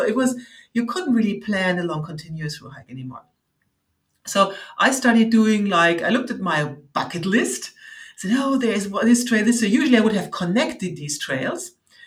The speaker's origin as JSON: {"language": "English", "country": "Germany", "accent": "German", "second_language": "English", "said": "So as you might recognize from the accent, I'm from Germany."}